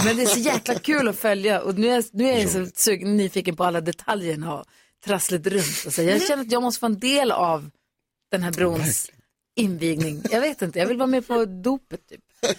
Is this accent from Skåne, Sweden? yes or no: no; Luleå, Norrbotten County, Sweden; Jag är från Luleå.